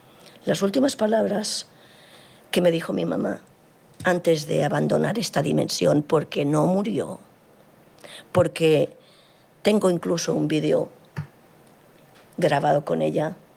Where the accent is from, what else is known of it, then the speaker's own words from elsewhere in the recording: Catalonia, Spain; born there; No me sale, a pesar que nací en Cataluña.